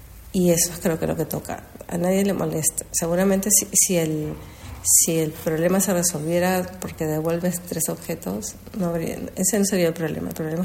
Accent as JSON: {"language": "Spanish", "country": "Spain", "also_born_or_lived": "Peru", "said": "Y yo como española, pues sí pienso que habría que pedir perdón. Pero como peruana también."}